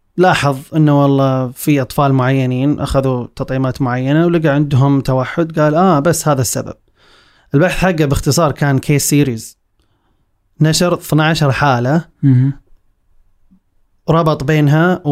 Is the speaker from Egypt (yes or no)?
no; Saudi Arabia; بينما عندنا في السعودية مثلا تعتبر التطعيمات الأساسية إلزامية جدا